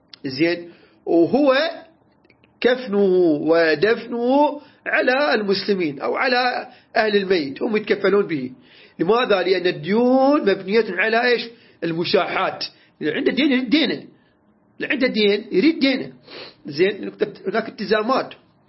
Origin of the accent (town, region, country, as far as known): Iraq